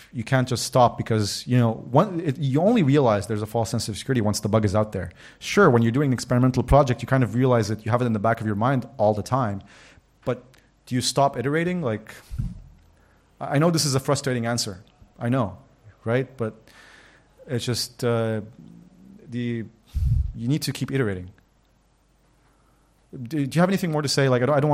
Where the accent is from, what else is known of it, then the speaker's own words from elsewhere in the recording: Lebanon; You know, I come from Lebanon. I was born the month the civil war ended that destroyed, like, the country